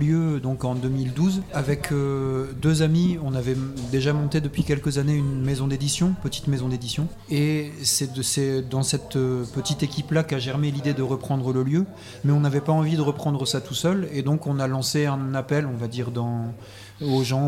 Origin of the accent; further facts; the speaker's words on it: Hauts-de-France, France; Moi, j'ai grandi dans le Pas-de-Calais.